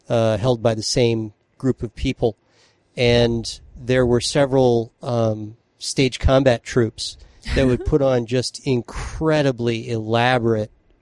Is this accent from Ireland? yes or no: no; Denver, Colorado, United States; I grew up in Denver